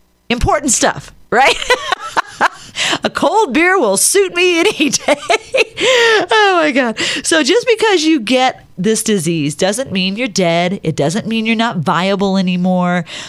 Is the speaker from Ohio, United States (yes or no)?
yes; Ohio, United States; now in Denver, United States; I was born and raised a Bears fan because the NFL started in my hometown. I've lived here in Denver for 34 years.